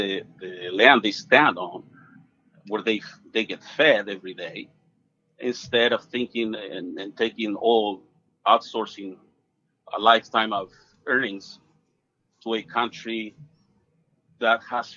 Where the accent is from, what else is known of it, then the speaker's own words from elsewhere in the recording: Mexico; English is a second language; now in United States; I was born and raised in Mexico, and trust me, you don't want your kids to grow under those conditions.